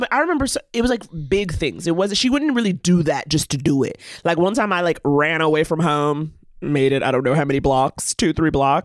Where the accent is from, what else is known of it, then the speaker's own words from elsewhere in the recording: New York City, New York, United States; you know, like I grew up in Harlem. My mother was a lawyer.